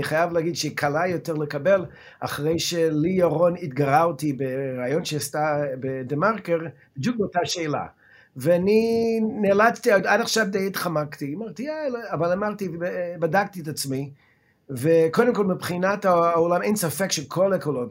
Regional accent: United States; now in Israel; לשמחתי הרב בתור יליד ארצות הברית. אני גדלתי במדינה שפויה

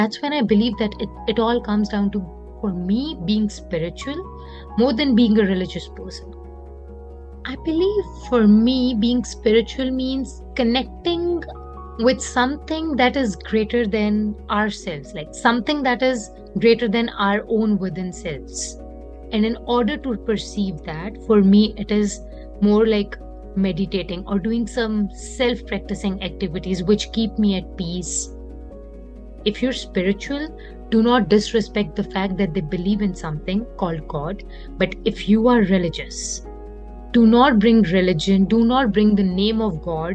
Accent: India; I am from India, and when I was born, I was affiliated to Hindu religion.

